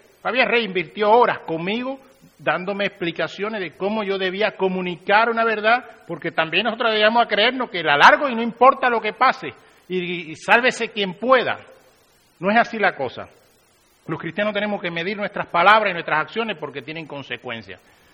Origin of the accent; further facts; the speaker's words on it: Cuba; born there; hace 3 años yo visité mi país natal, Cuba